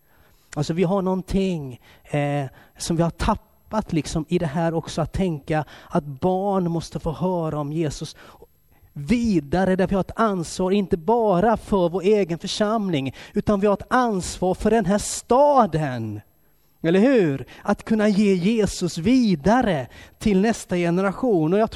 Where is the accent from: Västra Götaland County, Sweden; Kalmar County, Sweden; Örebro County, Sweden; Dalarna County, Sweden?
Kalmar County, Sweden; Kalmar; Så när jag växte upp i Kalmar, då fanns det söndagsskolor. Jag tror vi hade 7 söndagsskolor över stan.